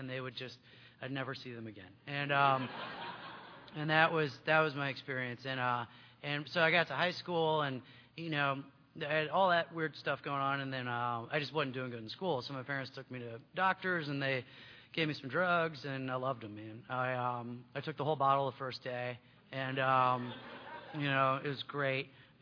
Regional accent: Michigan, United States; born there; I was born in Michigan. I didn't really like being a kid.

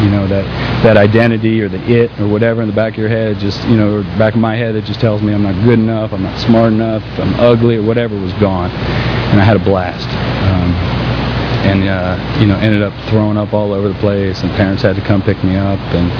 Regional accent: San Francisco, California, United States; you know, I got sober in San Francisco, and I grew up in San Francisco.

